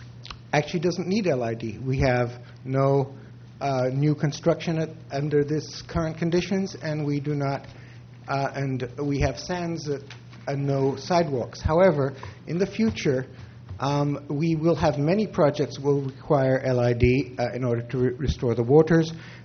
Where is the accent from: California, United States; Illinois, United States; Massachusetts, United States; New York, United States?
California, United States; Los Osos; from Los Osos.